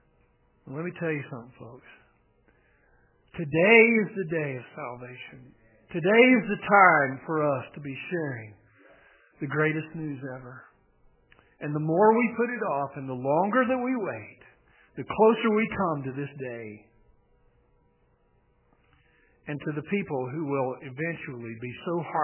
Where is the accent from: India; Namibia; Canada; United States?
United States; Texas; I grew up in West Texas. That's what we have. We have dust and hailstorms.